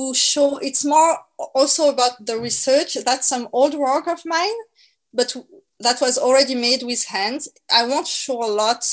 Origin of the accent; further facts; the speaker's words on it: France; accent: French; English is a second language; I will try to read it if with my French accent to make something.